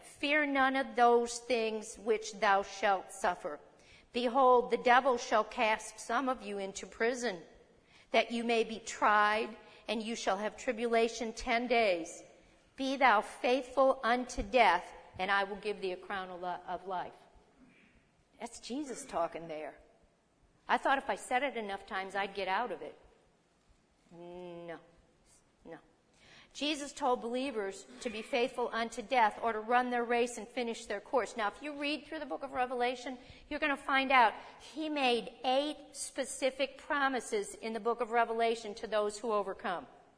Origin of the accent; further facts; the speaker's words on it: United States; born there; I thank God I was born in America.